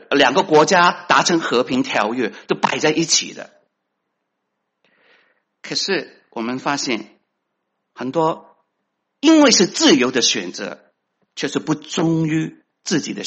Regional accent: China; 所以我们中国人如果就是叫 Alex, 跟如果他是说薛仲勇你就注意听了

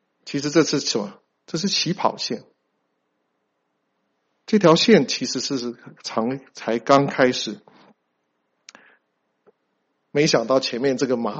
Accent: China; 我们中国人的 sampling 比较不一样哈

